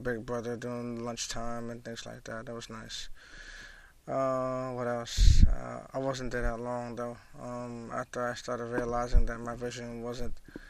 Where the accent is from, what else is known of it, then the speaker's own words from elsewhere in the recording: Bronx, New York, United States; I was born and raised in the Bronx. I'm still living in the Bronx.